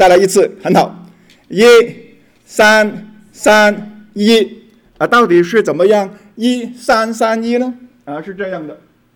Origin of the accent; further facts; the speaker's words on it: China; 那我们中国人呢，我告诉你啊，我们呢是很容易斤斤计较的